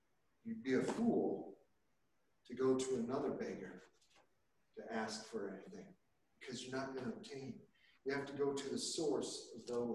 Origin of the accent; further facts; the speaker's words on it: United States; You know, we're born in America. You know, for years I thought, well, I'm American, I'm a Christian, yeah.